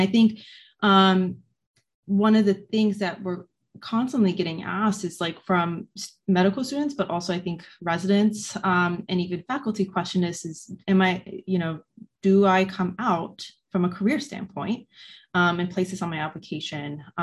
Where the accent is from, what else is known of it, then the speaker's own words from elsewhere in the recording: Chicago, Illinois, United States; this patient represented the community I grew up with in Chicago.